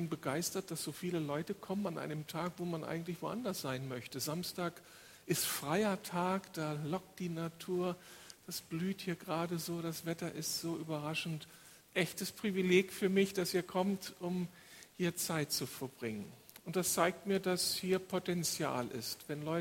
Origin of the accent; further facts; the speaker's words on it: Moers, North Rhine-Westphalia, Germany; Ich komme eigentlich aus Mörs mit meiner Familie.